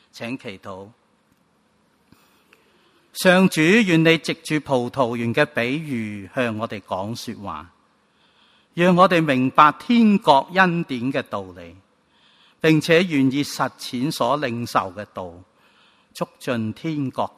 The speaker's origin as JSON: {"language": "Chinese", "region": "Guangdong", "country": "China", "said": "朋友就好像今天我们广东人很喜欢叫人老友"}